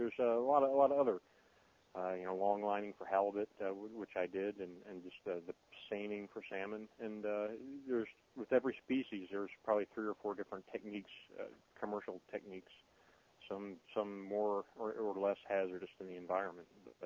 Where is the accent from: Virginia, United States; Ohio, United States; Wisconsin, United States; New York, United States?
Ohio, United States; now in Colorado, United States; And this is when I grew up in Ohio along Lake Erie.